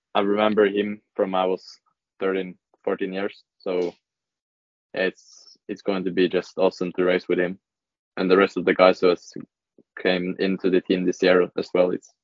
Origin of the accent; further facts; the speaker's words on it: Oslo, Norway; I'm from Oslo.